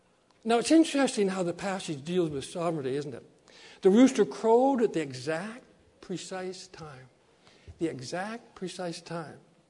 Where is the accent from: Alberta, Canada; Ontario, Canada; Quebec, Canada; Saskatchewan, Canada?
Saskatchewan, Canada; just like you can tell I'm from Saskatchewan, right?